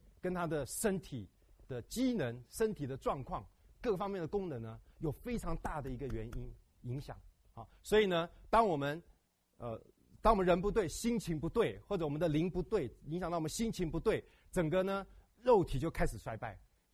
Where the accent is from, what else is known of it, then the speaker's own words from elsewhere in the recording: China; 我们中国人大家都是高级知识分子啊，也没有什么东西是很难的学。